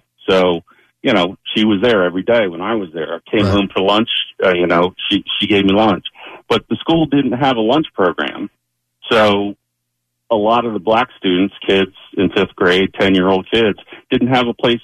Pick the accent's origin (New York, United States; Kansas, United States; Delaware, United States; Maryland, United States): Delaware, United States; North Wilmington; And in 1969, I grew up in North Wilmington.